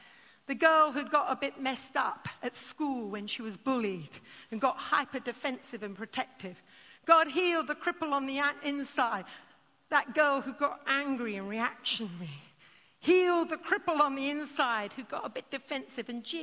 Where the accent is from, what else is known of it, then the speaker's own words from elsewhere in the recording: United Kingdom; I thought, oh, well, I just better be polite. I'm British.